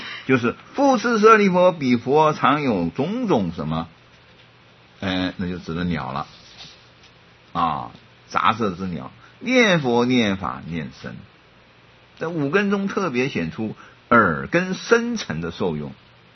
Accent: Taiwan; 那个时候我们台湾人当能够当日本人的少尉，那是很不容易的

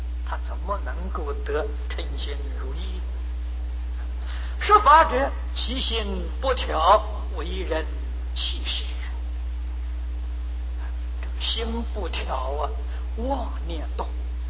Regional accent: China; 像《金刚经》，这是我们中国人最喜欢读的啊！

